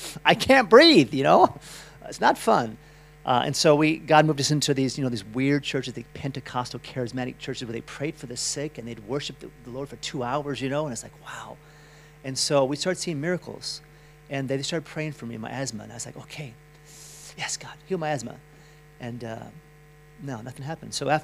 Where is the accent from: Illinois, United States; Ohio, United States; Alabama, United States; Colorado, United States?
Colorado, United States; Boulder; but I grew up in Boulder, Colorado, which is a town in the middle of the country, but it was very new.